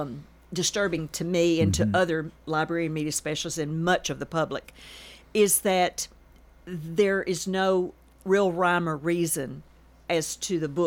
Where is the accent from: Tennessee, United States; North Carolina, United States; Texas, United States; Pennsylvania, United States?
Tennessee, United States; Nashville; now in Murfreesboro, United States; Well, I was originally from Nashville. I moved to Murfreesboro in 1966.